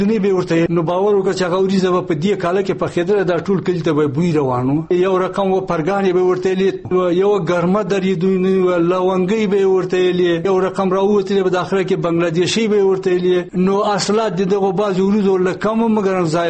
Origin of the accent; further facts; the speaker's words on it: Laghman, Afghanistan; زه خو اصلا د لغمان دی ولایت